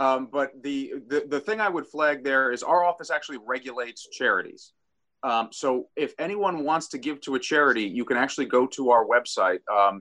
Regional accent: New York, United States; Sorry, I'm from Long Island.

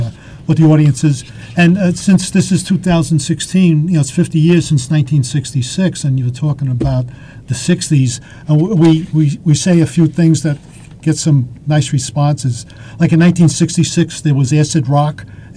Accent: New York City, New York, United States; I grew up in Brooklyn. You move out to Long Island, there's no stoops.

